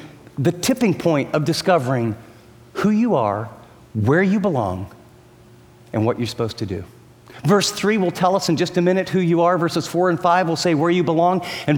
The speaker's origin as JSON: {"language": "English", "region": "California", "country": "United States", "said": "and I'm from California, and, I got a tie on and a coat"}